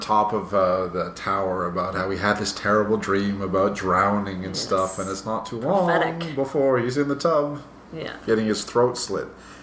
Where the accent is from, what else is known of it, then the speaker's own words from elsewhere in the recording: United States; I'm American, but I'll speak like this affected kind